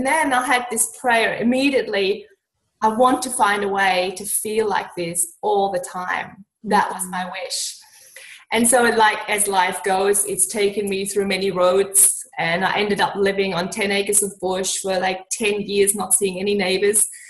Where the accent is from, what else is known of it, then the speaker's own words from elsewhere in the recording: Germany; I was growing up in Germany. It's much more crowded there, and most people don't live in beautiful houses. They grow up in apartments because of the population that we have.